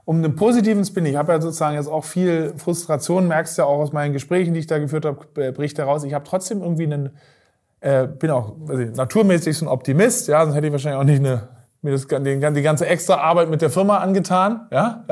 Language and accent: German; Norderney, Lower Saxony, Germany; Ich spreche ja mit alten Freunden auch sozusagen aus Norderney, wo ich aufgewachsen bin